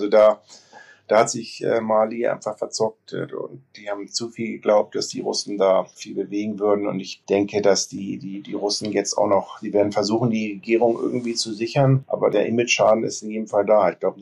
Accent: Germany; Ich auch als Deutscher, als ich da ankam, war ich echt schockiert.

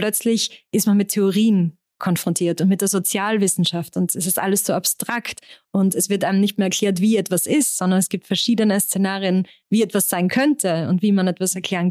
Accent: Austria; Ich bin aus Österreich, ich habe an der Uni Wien studiert. Mein Mann lebt in Wien

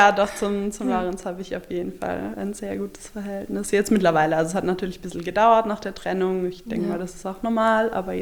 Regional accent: Hamburg, Germany; Ja, genau. Ich bin aus Hamburg.

